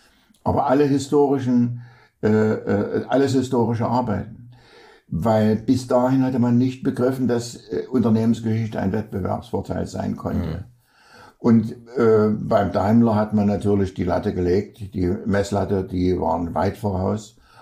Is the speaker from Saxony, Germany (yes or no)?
yes; Dresden, Saxony, Germany; Ich bin Dresdner, habe in Leipzig Geschichte studiert